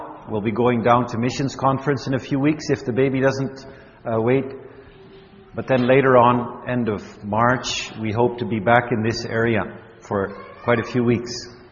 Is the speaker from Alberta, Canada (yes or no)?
yes; Alberta, Canada; English is a second language; We're Dutch, but I was born in Canada, lived in Alberta for 13 years.